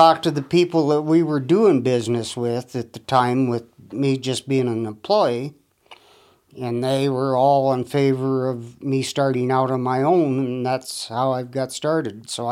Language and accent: English; Gettysburg, South Dakota, United States; I'm from Gettysburg, South Dakota. I grew up on a farm and ranch northwest of Gettysburg, spent my entire life there.